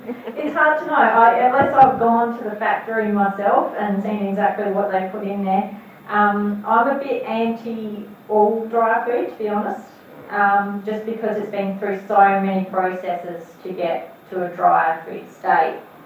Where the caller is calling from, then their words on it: Melbourne, Victoria, Australia; from Melbourne.